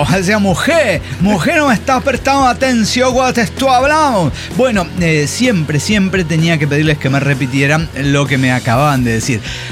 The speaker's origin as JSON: {"language": "Spanish", "town": "Granada", "region": "Andalusia", "country": "Spain", "said": "Porque así somos los andaluces y nos viene sobrando la mitad de la palabra para atrás."}